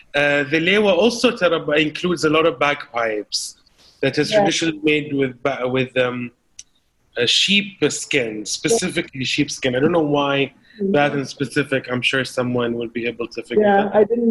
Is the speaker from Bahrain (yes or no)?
yes; Bahrain; I come from Bahrain, and I definitely identify with the roots of it.